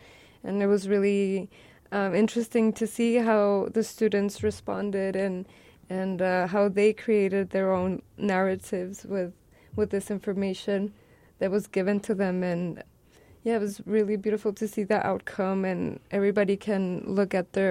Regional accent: Ciudad Juárez, Chihuahua, Mexico; how I grew up in Juarez and just this border, with this border culture

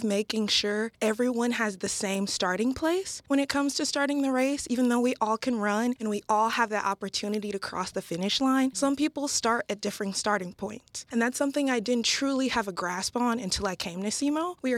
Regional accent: St. Louis, Missouri, United States; My path is definitely to return back to my hometown, which is the St. Louis inner city.

